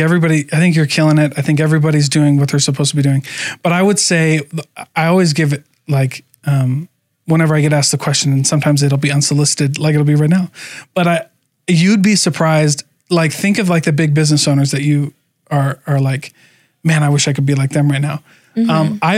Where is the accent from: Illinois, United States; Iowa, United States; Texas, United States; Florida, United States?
Iowa, United States; Yep. I'm from Iowa.